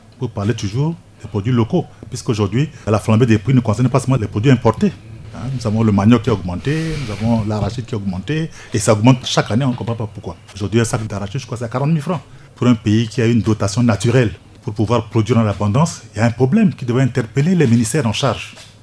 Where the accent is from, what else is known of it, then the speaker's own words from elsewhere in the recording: Paoua, Ouham-Pendé, Central African Republic; si je quitte ma ville de Paoua, pour Bangui, j'en ai pour moins de 24 heures.